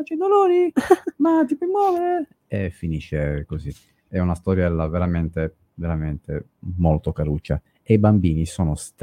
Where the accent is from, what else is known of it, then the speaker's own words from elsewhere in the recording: Sardinia, Italy; una storia vera delle mie parti, da vicino a Seui